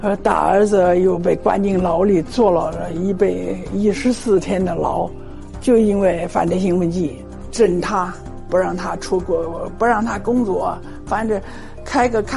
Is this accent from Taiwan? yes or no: no; China; born there; moved away; 出生在中国